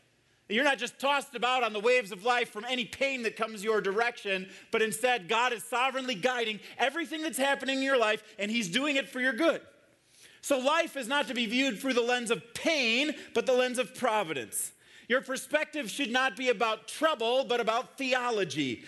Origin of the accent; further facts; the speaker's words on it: Glendale Heights, Illinois, United States; He grew up in Wheaton, Illinois, which is just a stone's throw from where I grew up in Glendale Heights, Illinois.